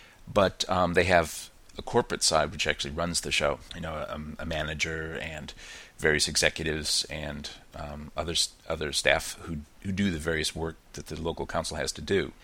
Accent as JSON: {"language": "English", "town": "Birkenhead", "region": "Auckland", "country": "New Zealand", "said": "North Shore City called Birkenhead, and that's what they wanted to know. They didn't want to know that I was from North Shore City. They wanted to know that I was from Birkenhead."}